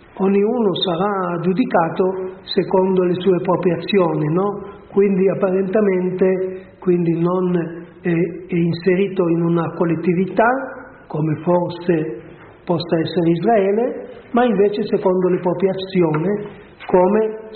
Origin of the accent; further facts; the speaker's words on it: Florence, Tuscany, Italy; Io vengo da Firenze, voi sapete tutti che a Firenze c'è stato un giusto